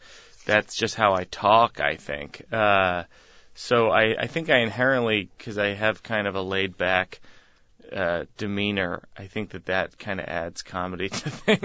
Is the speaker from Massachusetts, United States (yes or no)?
yes; Massachusetts, United States; I grew up in Massachusetts when I was in high school